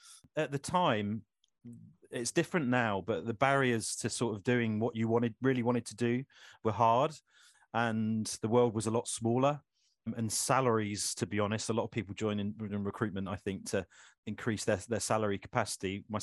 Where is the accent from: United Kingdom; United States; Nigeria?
United Kingdom; South West England; I'm from the Southwest originally.